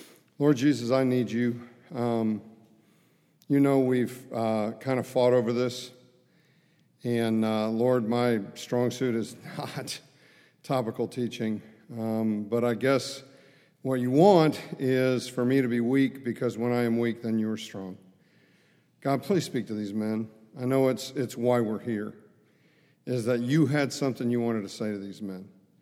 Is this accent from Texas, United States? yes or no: no; Chicago, Illinois, United States; So and then on top of it, I'm from Chicago.